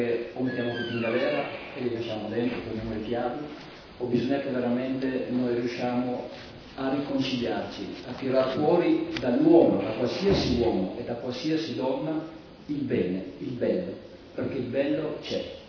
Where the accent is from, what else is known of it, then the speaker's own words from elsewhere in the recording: Trieste, Friuli-Venezia Giulia, Italy; born there; io sono nato a Trieste